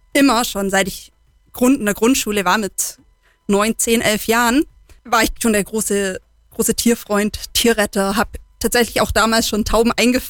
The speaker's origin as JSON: {"language": "German", "town": "Kempten", "region": "Bavaria", "country": "Germany", "said": "Ich komme hier direkt aus Kempten."}